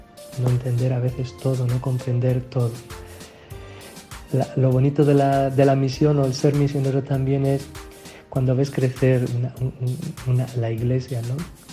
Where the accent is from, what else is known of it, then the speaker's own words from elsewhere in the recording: Burgos, Castile and León, Spain; moved away as an adult; now in Zambia; Soy natural de Burgos, bautizado en la parroquia del Espíritu Santo, crecí en la parroquia de San Fernando.